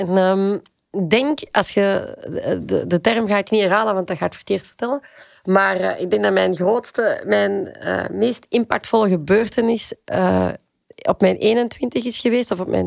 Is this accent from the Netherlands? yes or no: no; Hamont-Achel, Limburg, Belgium; En ik ben opgegroeid in Hamond-Achel. En dat is het Noord-Limburg. En dat is voor mij het einde van de wereld. En dan naar links. Tegen de Nederlandse grens.